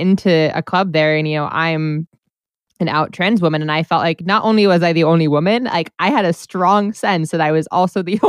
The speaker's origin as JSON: {"language": "English", "region": "New York", "country": "United States", "said": "I'm from New York, so I frequently avoided Stonewall"}